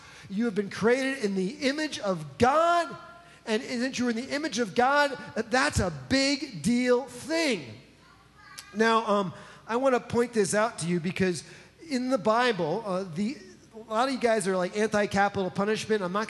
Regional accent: New Jersey, United States; Some of you know that I grew up outside of New York City, in New Jersey. I'm a Jersey boy, okay? I'm from the city.

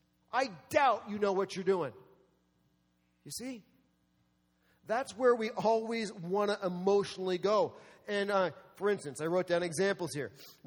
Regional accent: East Coast, United States; also born or lived in Lake Michigan; As you know, I grew up on the East Coast. I'm not an Iowa native

